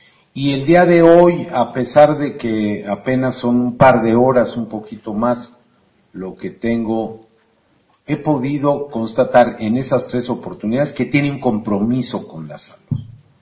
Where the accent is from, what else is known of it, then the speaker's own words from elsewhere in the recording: Coahuila, Mexico; que es natural, ingenuo, buena gente, como somos los coahuilenses, gobernador. He estado vecino de aquí, de Nuevo León.